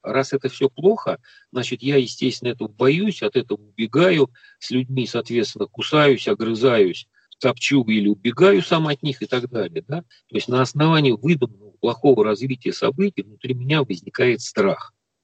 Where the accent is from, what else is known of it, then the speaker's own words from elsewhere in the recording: Moscow, Russia; Я не умею ничего делать руками, я москвич.